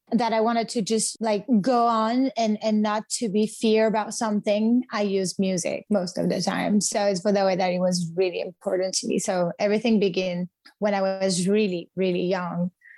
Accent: France; accent: French; For everybody who don't know me, I'm French, so you might know it because of my accent.

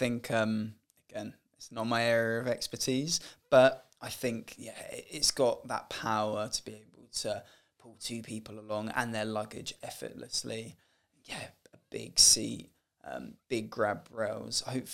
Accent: London, United Kingdom; as a biker growing up in South London, it was a place I'd go every weekend

